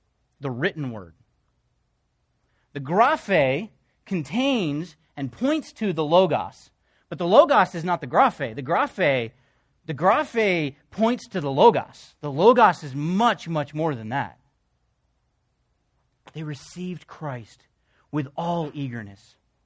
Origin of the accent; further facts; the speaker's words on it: New York, United States; also born or lived in Pennsylvania; I grew up in New York and Pennsylvania and some other places, and so I wasn't really immersed in the Bible Belt.